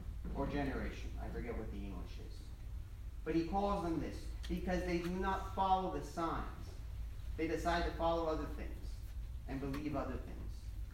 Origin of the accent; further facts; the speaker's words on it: New Jersey, United States; moved away as an adult; now in Texas, United States; And I, growing up in New Jersey for 25 years, was under the assumption it's every 2 years. Because in New Jersey, it's every 2 years you have to register your car.